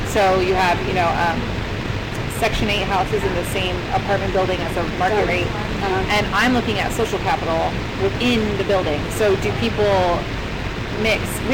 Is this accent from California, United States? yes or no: yes; California, United States; I married a North Dakotan. I'm a Californian